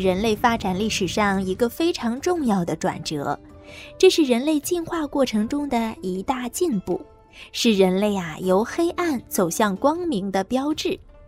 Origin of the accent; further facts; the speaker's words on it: China; 我们中国人的祖先是谁呢？他们又从哪里来呢？之前，我们中国的历史啊，一直停留在三皇五帝的阶段。